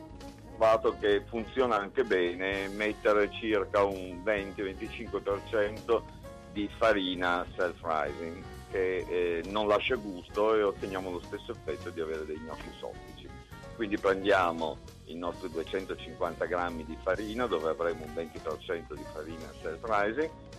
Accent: Piedmont, Italy; Io sono piemontese

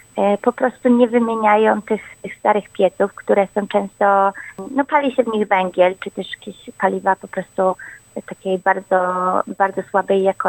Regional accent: Kraków, Lesser Poland, Poland; now in Australia; Ja jestem z Krakowa, dokładnie.

